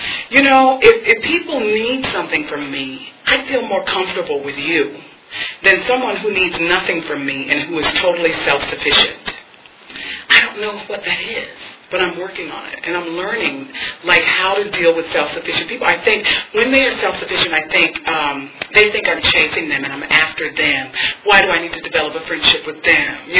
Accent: Midwest, United States; You know, I'm from the Midwest. I didn't know what an appetizer was.

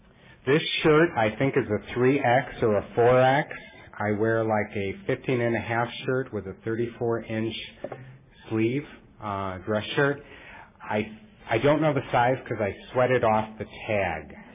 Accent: Melrose Park, Illinois, United States; I'm from Melrose Park, Illinois.

